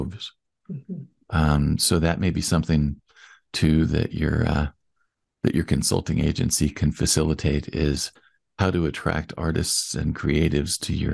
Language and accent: English; Evanston, Wyoming, United States; it reminded me of the small town that I grew up in, which was Evanston, Wyoming.